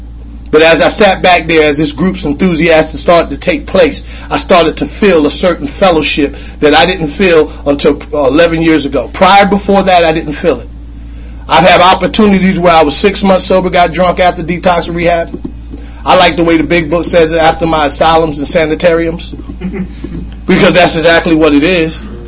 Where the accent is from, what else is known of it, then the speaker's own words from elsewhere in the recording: Jersey City, New Jersey, United States; I grew up in Jersey City.